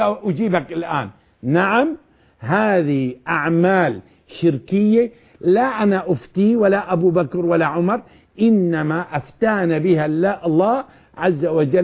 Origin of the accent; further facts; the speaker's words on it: Egypt; وأنا الحمد لله أعيش في بلدي مصر بغاية من الإطمئنان